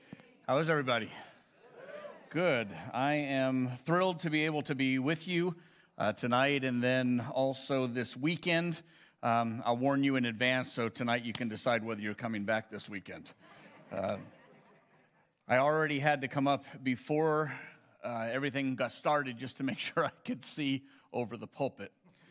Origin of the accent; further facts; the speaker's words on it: Colorado Springs, Colorado, United States; I am from Colorado Springs.